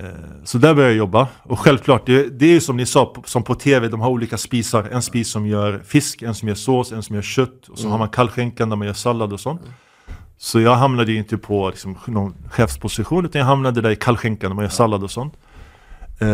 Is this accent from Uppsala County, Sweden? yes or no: yes; Uppsala, Uppsala County, Sweden; jag växte upp i Gottsunda med mamma och gick i Gottsunda skolan.